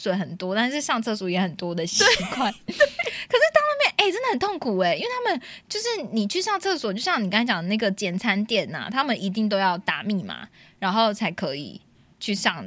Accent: Taiwan; 还是因为我们是台湾人，所以我们就是只能就是感受这个程度

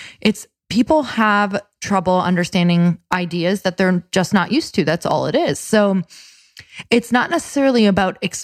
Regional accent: Midwest, United States; I am from the Midwest, but I am gonna look like I live here.

